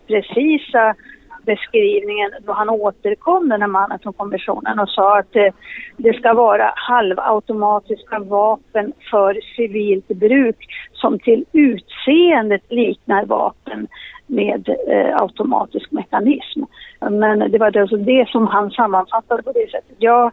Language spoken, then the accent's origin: Swedish; Sweden; Men det är klart, som svensk ledamot så är man ju engagerad i alla frågor som är viktiga för vanligt folk hemma.